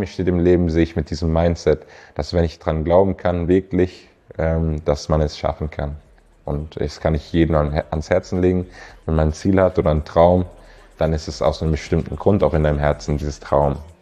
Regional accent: Heidelberg, Baden-Württemberg, Germany; Also ich bin geboren 1998, auch in Heidelberg und aufgewachsen in Rohrbach, in der Rastatterstraße. Meine Eltern leben sogar noch immer dort.

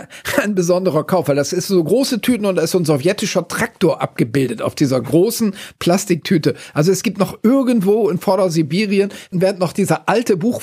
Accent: Oldenburg, Lower Saxony, Germany; Ferner erinnere ich mich natürlich als Oldenburger an diese ständigen Grünkohl- und Pinkelessereien immer im Winter

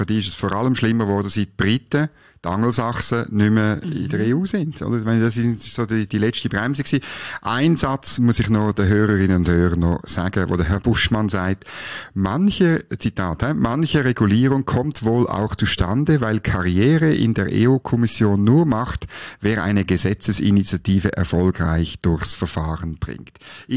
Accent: Switzerland; Aber jetzt als Schweizer sind wir ja weniger betroffen.

